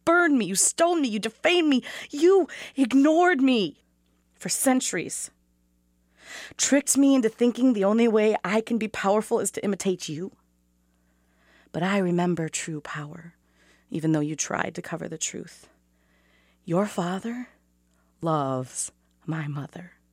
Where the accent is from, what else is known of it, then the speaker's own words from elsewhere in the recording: Mankato, Minnesota, United States; from Mankato, Minnesota.